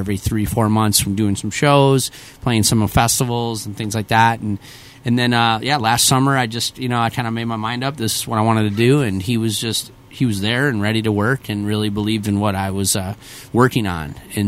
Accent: Northfield, Minnesota, United States; he went to a Carleton College in my hometown, Northfield, back in the early 80s.

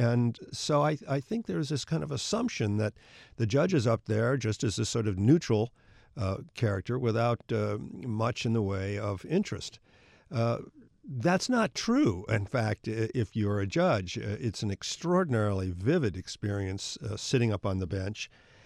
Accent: Minnesota, United States; Norcross comes from Wisconsin. I come from Minnesota. They're totally, totally different.

